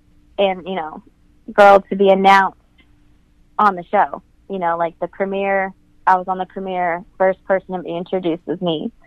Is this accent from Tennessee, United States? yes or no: yes; Knoxville, Tennessee, United States; You know, like, I'm from Knoxville. What am I doing here? I'm going to go home.